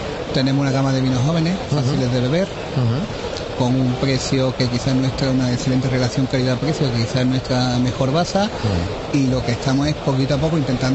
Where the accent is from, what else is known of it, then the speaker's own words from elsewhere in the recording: Córdoba, Andalusia, Spain; yo soy andaluz. De Córdoba ciudad.